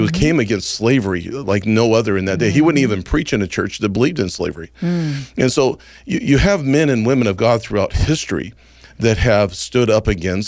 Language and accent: English; Oregon, United States; And then, you know, then second, I'm an American. And then third, I'm an Oregonian.